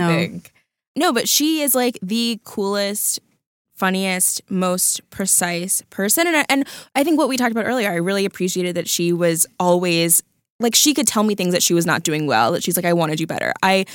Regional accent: Oklahoma, United States; Also, I'm from Oklahoma, which is not really the South, but I just love anyone not from New York.

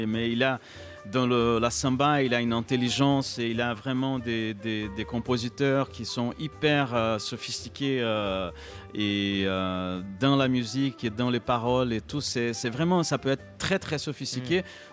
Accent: Brazil; C'est plus facile de ne pas dire ça en étant brésilien que français.

